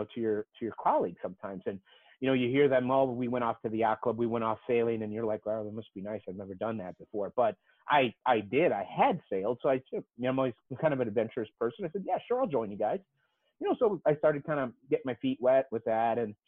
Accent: Chicago, Illinois, United States; I was born in Chicago. I mean, I'm a native Chicago, and I like to say I did the circle tour of the United States, vis-a-vis. But I started out on the south side of Chicago. Grew up in a working class neighborhood.

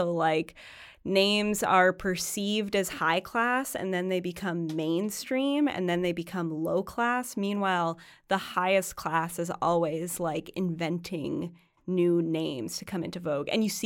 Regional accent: Ireland; And for the record, listeners, I am Irish.

